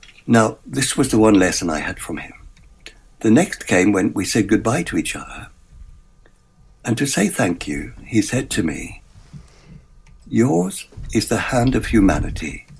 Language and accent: English; South Africa; Well, I regard myself as a South African. It's the only country I feel I really belong to. It's where I was born, and it's what I carry within me.